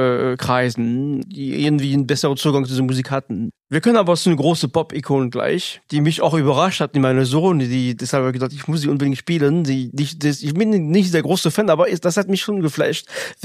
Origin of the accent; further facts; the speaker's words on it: France; Ich komme aus Frankreich, zufällig.